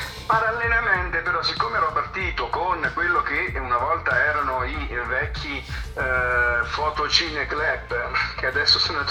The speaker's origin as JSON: {"language": "Italian", "town": "Grottammare", "region": "Marche", "country": "Italy", "tie": "born there", "said": "nasce in una ridente località, una bellissima località della costa marchigiana adriatica che si chiama Grottammare ed è una cittadina ricca di storia, di arte e anche di grandi artisti."}